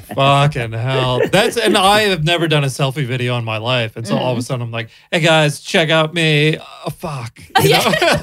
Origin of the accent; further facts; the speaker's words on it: Melbourne, Victoria, Australia; now in Sydney, Australia; I'm actually from Melbourne, but I'm in Sydney.